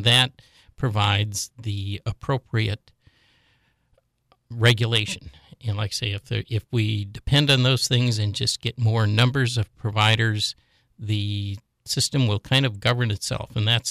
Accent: Minnesota, United States; We grew up in Minnesota, and I was back there, oh, I don't know, 20, 25 years later, and met my babysitter

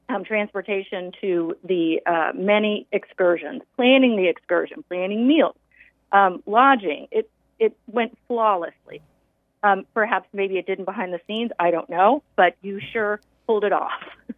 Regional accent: New York, United States; born there; also born or lived in Colorado / Oklahoma / California; now in Galveston, United States; I've lived here for about 15 years, and I moved here from Colorado. I was born in New York. I lived in Oklahoma. I lived in California.

